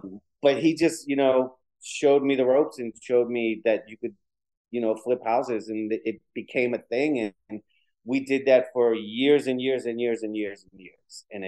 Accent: Boston, Massachusetts, United States; But no, we just did a lot of houses in the neighborhood we grew up in Boston.

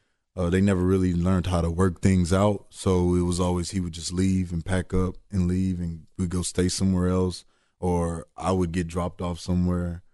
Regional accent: Houston, Texas, United States; I was born and raised in Houston, Texas.

